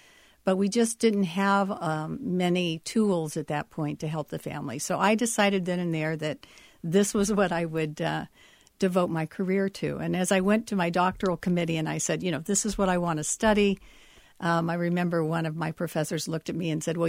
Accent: Washington, United States; and I grew up near Hanford Nuclear Power Plant in southeastern Washington.

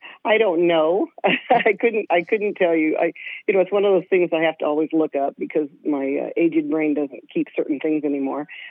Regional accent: Canyonville, Oregon, United States; I was born in Canyonville. You're kidding me. No. I have lived here mostly my entire life.

